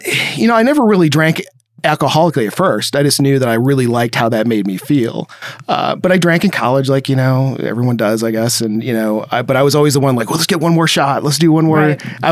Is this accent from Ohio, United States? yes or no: yes; Ohio, United States; So I'm from Ohio, and my parents owned the company that made Crash Test Dummies.